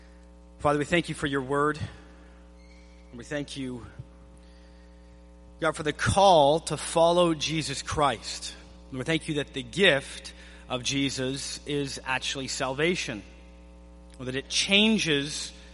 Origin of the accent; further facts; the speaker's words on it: Canada; Now, as a Canadian, I have to admit, honestly, the Summer Olympics don't get me too excited.